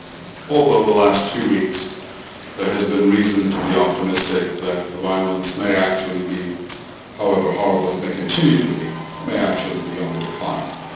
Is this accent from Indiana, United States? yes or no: yes; Bloomington, Indiana, United States; It's a bit of a homecoming for me. I grew up in Bloomington, as you've just heard